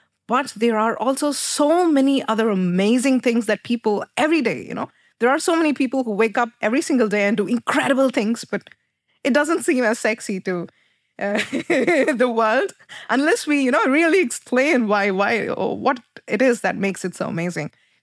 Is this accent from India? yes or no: yes; India; So I'm from India, and in India, the Indian Space Research Organization, they have their own undergrad university.